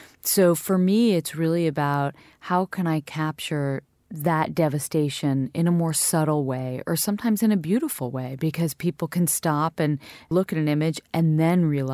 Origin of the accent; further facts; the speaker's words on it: United States; I am an American journalist.